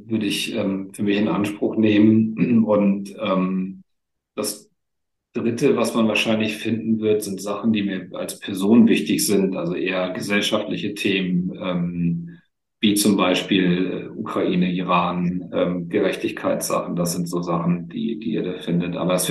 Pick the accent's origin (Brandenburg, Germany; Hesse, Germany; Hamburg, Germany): Hamburg, Germany; Ich komme aber eigentlich aus Hamburg